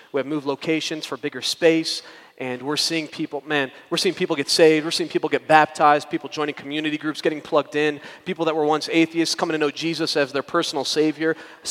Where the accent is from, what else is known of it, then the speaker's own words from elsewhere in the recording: Detroit, Michigan, United States; now in Las Vegas, United States; I'm actually from Detroit, Michigan, born and raised in Detroit.